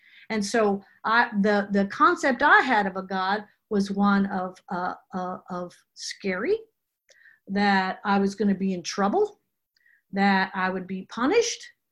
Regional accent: Louisiana, United States; I come from Louisiana. I come from good people. My parents were good people.

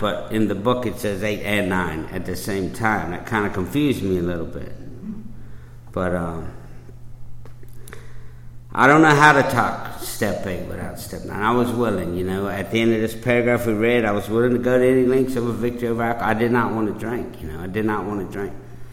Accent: Chesapeake, Virginia, United States; I'm from here, I grew up in South Norfolk

